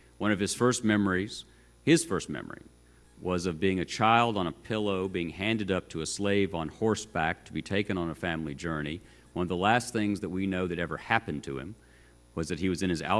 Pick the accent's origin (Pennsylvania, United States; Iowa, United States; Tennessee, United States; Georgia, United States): Tennessee, United States; Chattanooga; born or raised there